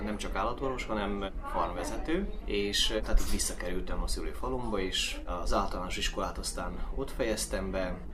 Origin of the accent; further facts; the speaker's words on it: Fertősalmás, Zakarpattia Oblast, Ukraine; A Fertősalmáson születtem, és hát mégis gyermekkorom nagy része ott töltődött. Jó lehet, 3 évet a Beregszászi járásba kerültünk, mert édesapám állatorvosként meghívták Orosziba, és Orosziba éltünk 3 évig.